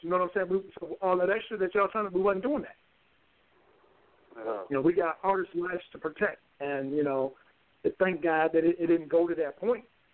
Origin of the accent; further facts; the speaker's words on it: Detroit, Michigan, United States; I'm from Detroit, man. I'm going home in one piece, man.